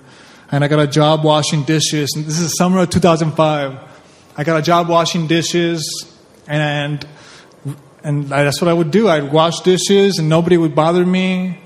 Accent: Texas, United States; Yeah, I grew up without a place. There was no bookstores growing up in South Texas ever, so how I would get books.

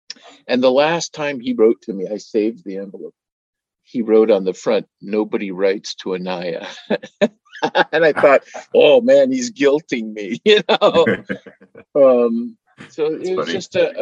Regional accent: New Mexico, United States; I come from New Mexico and it's desert. I've never had fresh fruit.

